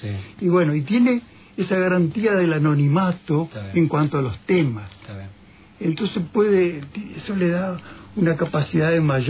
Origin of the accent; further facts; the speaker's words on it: Formosa, Argentina; yo soy de Formosa, no soy de acá, vivo hace poco acá.